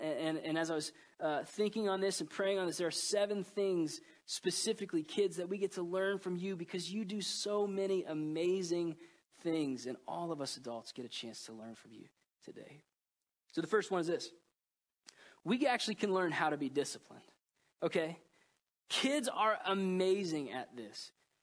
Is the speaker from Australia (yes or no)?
no; Orlando, Florida, United States; Now, I grew up in Orlando. I grew up in Waterford. And so by the time I was like 10 years old, Disney was boring to me, okay?